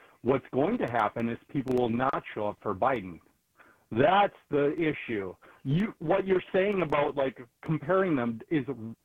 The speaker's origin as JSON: {"language": "English", "town": "Wausau", "region": "Wisconsin", "country": "United States", "tie": "born or raised there", "lives_now": "Indiana, United States", "said": "I grew up in Wausau. Like, I grew up, you know, in the heart of Wisconsin. I live in Indiana."}